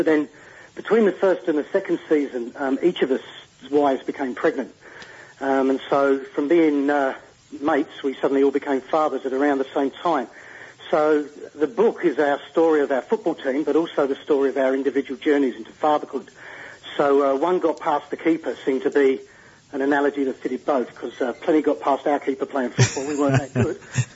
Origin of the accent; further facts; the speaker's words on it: England, United Kingdom; as a child growing up in England